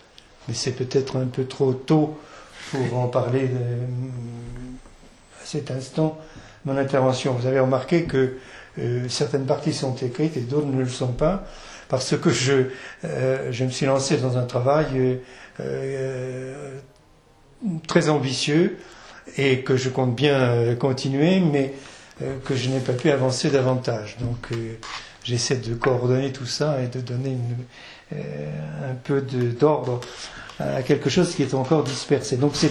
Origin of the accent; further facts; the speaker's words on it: Argent-sur-Sauldre, Centre-Val de Loire, France; un souvenir d'enfance important pour moi, qui est celle des défilés des communistes dans mon village natal, Argent-sur-Saulle, dans le Cher.